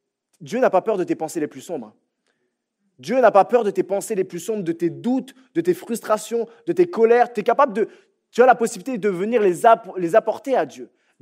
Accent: France; now in Canada; Comme vous l'entendez à mon accent, moi je viens de la France, ça fait à peu près 10-11 ans que je suis ici au Québec.

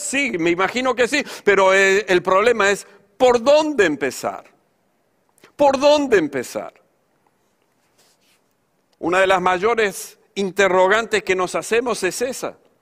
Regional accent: Argentina; En mi país, en Argentina, en mi ciudad, conformábamos un equipo de profesionales y hombres de negocio dentro de la iglesia.

